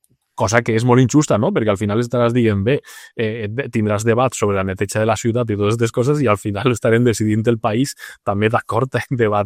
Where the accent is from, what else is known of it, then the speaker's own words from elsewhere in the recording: Torrent, Valencian Community, Spain; jo soc de Torrent, no he votat en ma vida en València, però és que jo soc de València